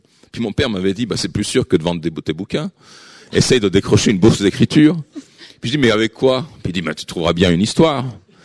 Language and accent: French; Sremska Mitrovica, Vojvodina, Serbia; ma ville natale a ceci de particulier. Aujourd'hui, c'est une toute petite ville sinistrée, d'où qu'on préfère fuir.